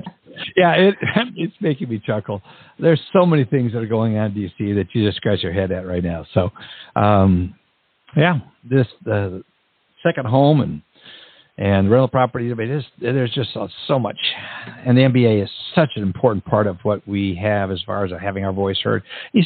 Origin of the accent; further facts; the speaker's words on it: Minnesota, United States; I'm from Minnesota. Yeah, sure. And I could say y'all as well as anybody.